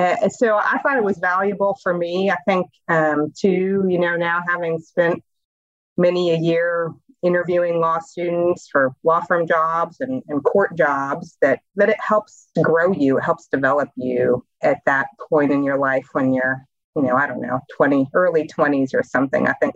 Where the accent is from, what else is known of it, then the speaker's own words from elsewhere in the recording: El Paso, Texas, United States; So I grew up in El Paso, other side of the state from where I practiced law. I grew up in a big family, youngest of five kids.